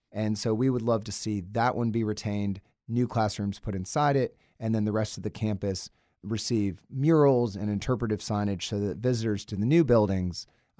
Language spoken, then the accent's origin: English; Athens, Georgia, United States; Growing up in Athens, you notice certain things about this community